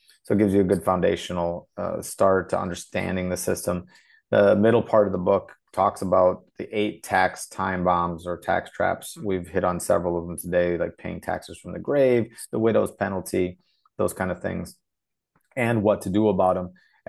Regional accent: Zambia; born there; I was born in Zambia, where the baobab tree lives

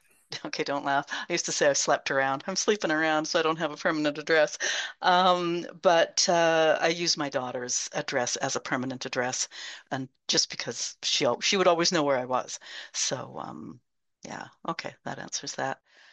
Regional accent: Canada; I'm from Canada.

